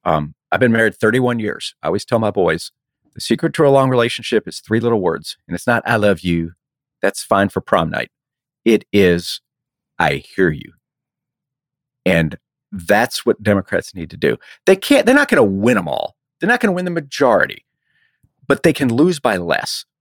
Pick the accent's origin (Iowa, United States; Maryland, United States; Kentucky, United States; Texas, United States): Texas, United States; So I have to say this as a Texan, you know, I'm a Texas Longhorn.